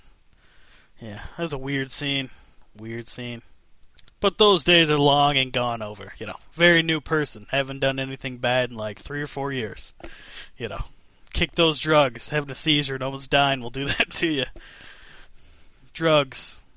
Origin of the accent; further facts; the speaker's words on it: Michigan, United States; I grew up in Michigan, and the type of weed I used to get for, like, $15, $20 an eighth or so, kids sell out here for, like, $60.